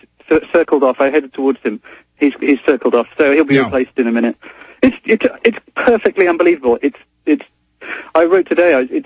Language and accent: English; England, United Kingdom; obviously, as an English guy, middle class, well brought up by my middle class parents.